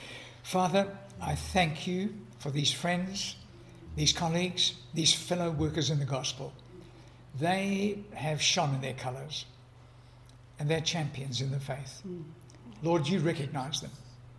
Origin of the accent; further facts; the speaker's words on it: Durban, KwaZulu-Natal, South Africa; my hometown of Durban in South Africa